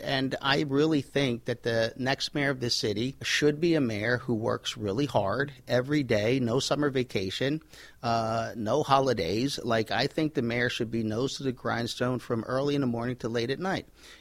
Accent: Philadelphia, Pennsylvania, United States; Southwest Philly.

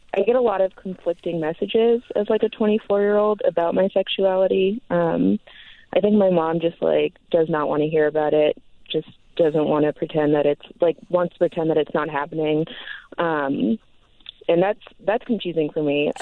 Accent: Florida, United States; my sex ed education growing up in South Florida was like a video that showed a bunch of like slides of people with STDs.

